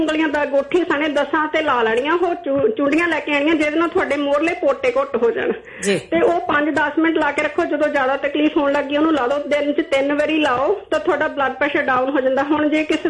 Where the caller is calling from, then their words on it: Canada; ਮੈਨੂੰ ਬਹੁਤ ਖੁਸ਼ੀ ਹੁੰਦੀ ਕਿ ਮੈਂ ਕੈਨੇਡਾ ਤੋਂ ਬੈਠ ਕੇ ਵੀ ਅਮਰੀਕਾ ਫੋਨ ਕਰਕੇ